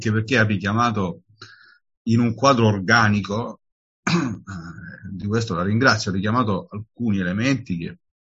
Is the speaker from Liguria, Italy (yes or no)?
no; Apulia, Italy; now in Milan, Italy; sono salentino di origine, quindi sono affezionato alla Regione Puglia.